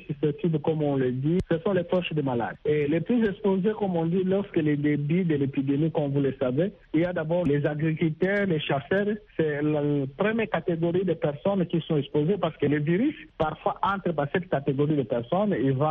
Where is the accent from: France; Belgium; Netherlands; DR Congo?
DR Congo; chez nous en République démocratique du Congo